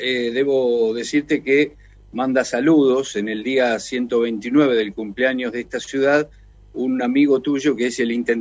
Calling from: Santa Rosa, La Pampa, Argentina; de Santa Rosa, La Pampa.

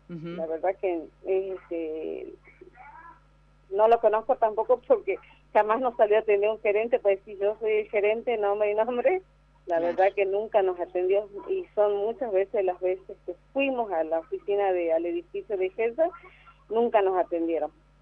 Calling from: San Pedro de Jujuy, Jujuy, Argentina; Somos vecinos de San Pedro de Jujuy, acompañados por organizaciones sociales.

